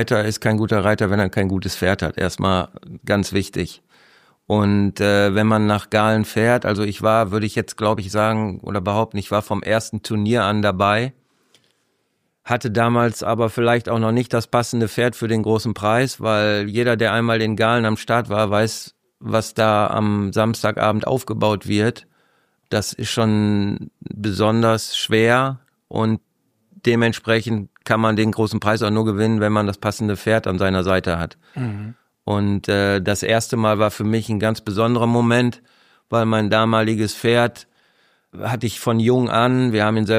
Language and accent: German; Kirchhellen, North Rhine-Westphalia, Germany; born there; ich komme gebürtig aus Kirchhellen und ist ja alles sehr naheliegend